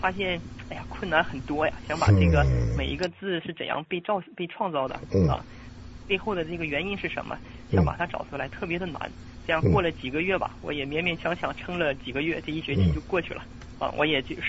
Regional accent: China; 因为作为中国人

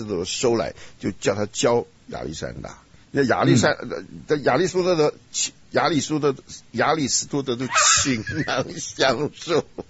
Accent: China; 你晓不晓我们现在常常我们中国人常常会讲说七十士一本是什么意思？

